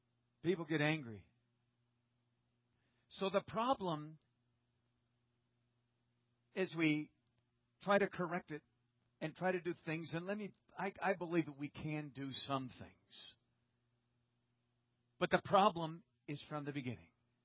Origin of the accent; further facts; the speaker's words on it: United States; it became so apparent to me, as an American, that we're in trouble.